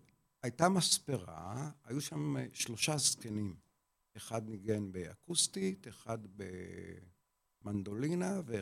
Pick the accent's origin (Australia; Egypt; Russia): Egypt; Nuweiba, South Sinai; ואני גדלתי בנואבה, בסיני כאילו